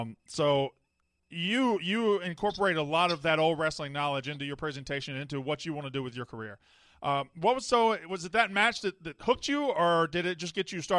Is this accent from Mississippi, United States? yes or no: yes; Mississippi, United States; I'm from Mississippi, but I can.